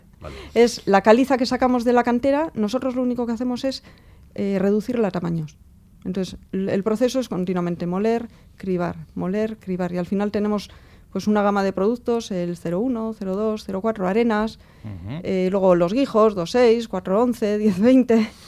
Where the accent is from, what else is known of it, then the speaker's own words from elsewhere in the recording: Zaramillo, Basque Country, Spain; born there; yo soy nacida en Zaramillo, al lado de una cantera.